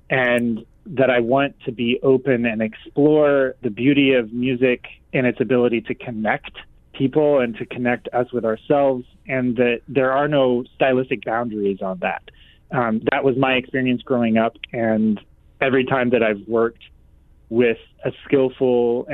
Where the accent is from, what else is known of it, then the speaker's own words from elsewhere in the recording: Oklahoma, United States; I grew up in Oklahoma, where maybe like Omaha, it isn't the New York of classical music.